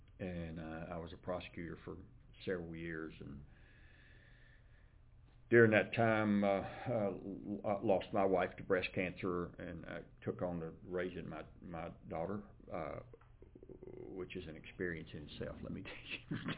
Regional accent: Kentucky, United States; born there; Actually, I was born in Adair County. And I am the youngest of seven children.

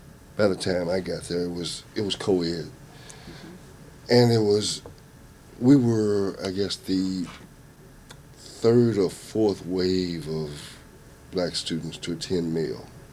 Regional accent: Louisville, Kentucky, United States; Well, I'm from Louisville, Kentucky. Mm-hmm. I grew up in Louisville, in an area that Louisvillians know as California.

